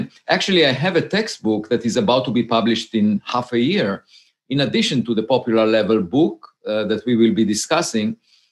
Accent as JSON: {"language": "English", "country": "Israel", "tie": "born or raised there", "said": "when I got to the age of 18, I grew up in Israel and I had to serve in the military."}